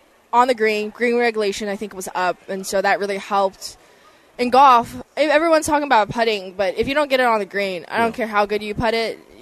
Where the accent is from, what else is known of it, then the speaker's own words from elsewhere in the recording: Arcadia, California, United States; From Arcadia, California, which is right next to Pasadena.